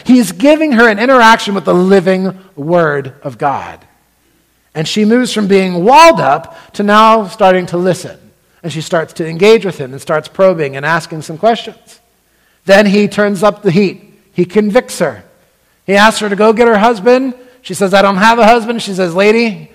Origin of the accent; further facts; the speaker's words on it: Lancaster, Pennsylvania, United States; I'm from Lancaster, Pennsylvania